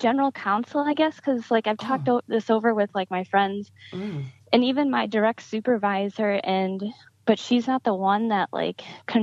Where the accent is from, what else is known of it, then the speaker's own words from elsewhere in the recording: Wisconsin, United States; also born or lived in Wyoming; No, I'm from Wisconsin.